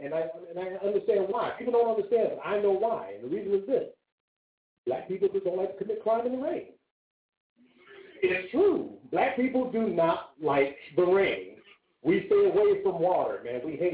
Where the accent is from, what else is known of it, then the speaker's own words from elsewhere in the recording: Beechview, Pennsylvania, United States; I'm from Beachview. That's out in the white area.